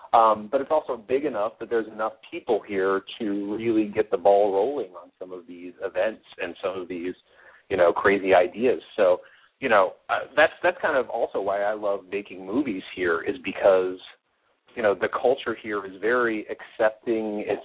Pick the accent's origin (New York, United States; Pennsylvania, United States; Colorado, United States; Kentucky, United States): Kentucky, United States; Louisville; So, you know, I think growing up in Louisville, you do get kind of exposed to that, you know, Southern culture